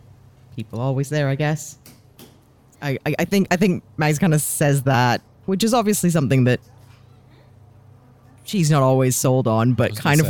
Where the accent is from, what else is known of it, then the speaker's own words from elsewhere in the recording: New York, United States; now in United Kingdom; I'm from the States, New York, but I've been here for a bit now. Haven't lost my accent.